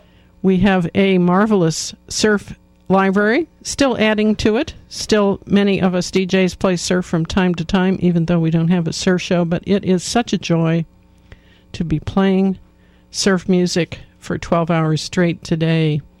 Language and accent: English; Midwest, United States; I think maybe it's more of a thing growing up in the Midwest, hearing the ads on the radio that would go Sunday, Sunday for drag races.